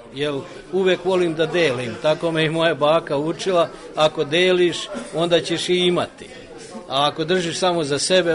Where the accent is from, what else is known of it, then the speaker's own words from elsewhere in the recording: Karlovac County, Croatia; also born or lived in Serbia; now in United States; dolazim iz Sjedinjenih Američkih Država, inače sam rođen na Kordunu u bivšoj Republici Hrvatskoj, gdje sam živeo sve do progona 1995. godine, tad sam došao u Srbiju, nakon tri godine sam se preselio u Sjedinjenih Američkih Država.